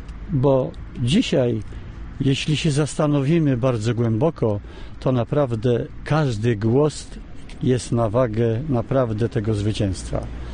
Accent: Turów, Łódź Voivodeship, Poland; Jestem z Turowa, z okręgu numer 3, tak zwanego wiejskiego.

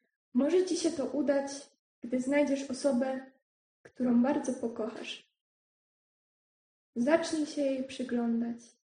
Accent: Kalety, Silesian Voivodeship, Poland; przyjechałam z Kalet w województwie śląskim.

